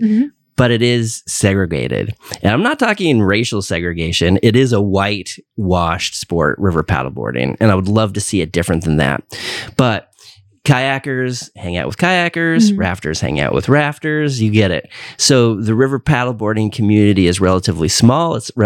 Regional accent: Asheville, North Carolina, United States; Now we're from Asheville, and they were here to paddle with you.

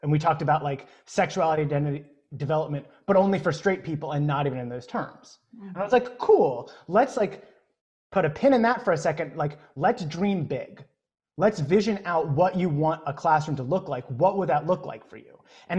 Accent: United States; My husband is from South Africa and I grew up in America.

